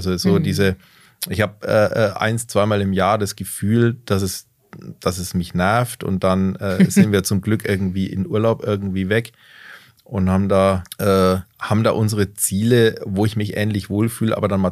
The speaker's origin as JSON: {"language": "German", "town": "Bamberg", "region": "Bavaria", "country": "Germany", "tie": "born or raised there", "said": "Ich bin ja auf der Insel groß geworden, südliche Insel."}